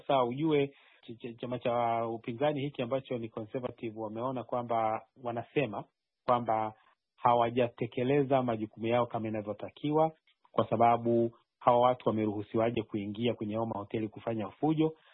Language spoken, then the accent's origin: Swahili; Tanzania; now in United Kingdom; Kwao ni kama watoto wetu hawa, mimi nimetoka Tanzania.